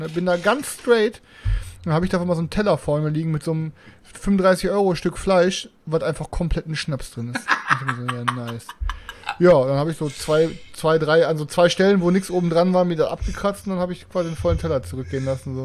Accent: Bochum, North Rhine-Westphalia, Germany; ich wohne leider in Bochum

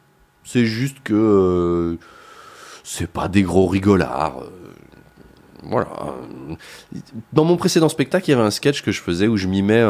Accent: Versailles, Île-de-France, France; J'ai grandi là-bas. J'ai passé 22 ans.

